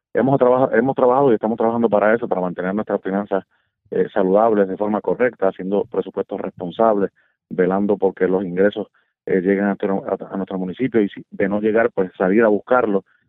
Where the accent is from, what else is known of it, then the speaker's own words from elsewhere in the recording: Puerto Rico; en todos los temas que nos incumben como puertorriqueños.